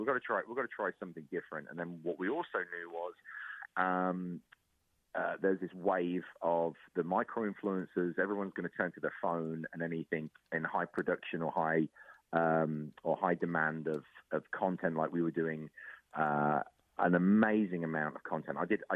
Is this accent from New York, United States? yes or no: yes; New York, United States; So I'm like, this is what I want to build in New York, because this is my home state and this is where I've landed.